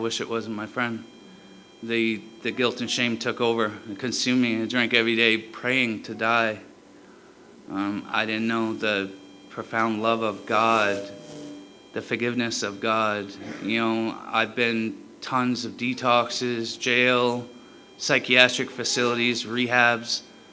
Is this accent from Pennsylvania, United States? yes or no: no; Sabattus, Maine, United States; I'm 39 years old, and I'm from Sebattis, Maine.